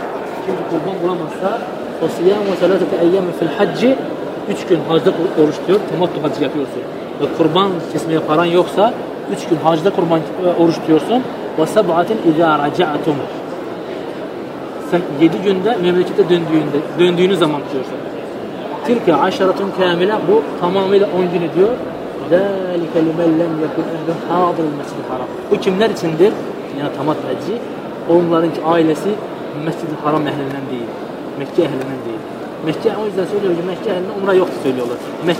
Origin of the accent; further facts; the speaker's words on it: Azerbaijan; Turkish is a second language; Hayır, hayır. Azeri'yim.